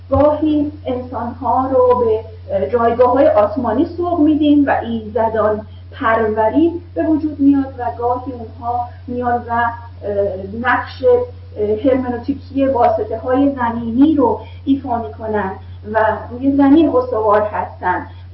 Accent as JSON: {"language": "Persian", "country": "Iran", "said": "ما که ایرانی هستیم و بر ایرانی بودن خودمون میبالیم"}